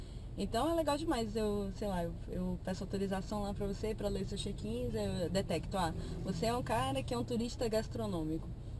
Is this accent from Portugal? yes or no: no; Bahia, Brazil; now in Belo Horizonte, Brazil; Sou baiana, embora eu more em BH.